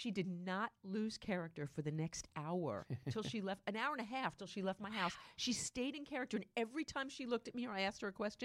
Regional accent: New York, United States; now in Los Angeles, United States; We're from New York, so they grew up in the cold.

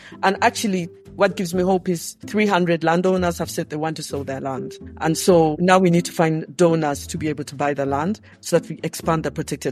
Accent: Kampala, Central Region, Uganda; I grew up in Kampala, the capital city of Uganda.

